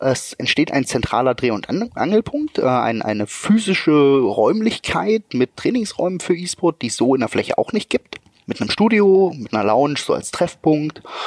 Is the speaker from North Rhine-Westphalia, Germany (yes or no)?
no; Magdeburg, Saxony-Anhalt, Germany; Ich bin ja eigentlich Magdeburger